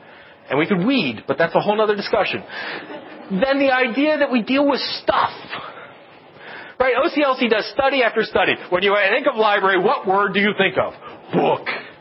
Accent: Glendale, Ohio, United States; I grew up in Glendale, Ohio. Glendale, Ohio is this little patch of green trees on Google Maps.

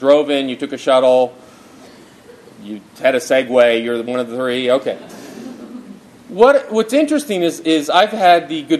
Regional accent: Syracuse, New York, United States; I'm from Syracuse and Syracuse University, where we've had our first snowfall.

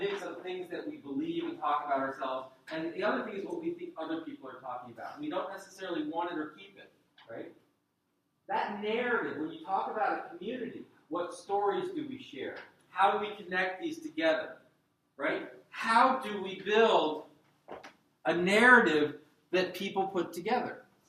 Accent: Cincinnati, Ohio, United States; Growing up in Cincinnati, it was kind of like, well, there was slavery bad, Civil War happened, now we need to hire more black people, and it's solved.

